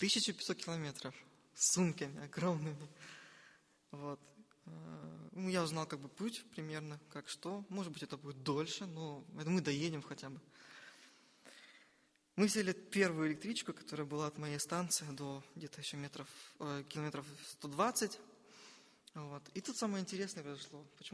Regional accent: Ukraine; Но так как я с Украины, я работал в это время

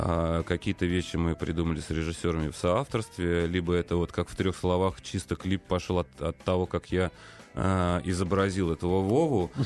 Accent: Vidnoye, Moscow Oblast, Russia; Не, в Видном я жил уже где-то там с какого-то возраста, а родился я в Москве

